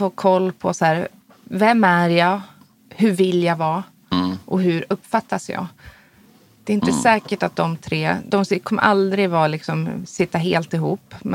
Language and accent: Swedish; Östersund, Jämtland County, Sweden; Jag är ju uppvuxen i Östersund.